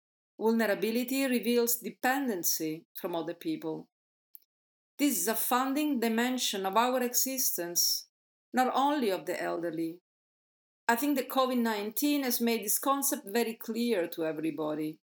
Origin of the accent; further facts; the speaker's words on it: Marche, Italy; now in Netherlands; I've been living in the Netherlands for 30 years, but originally I come from Marche, a beautiful region in the center of Italy.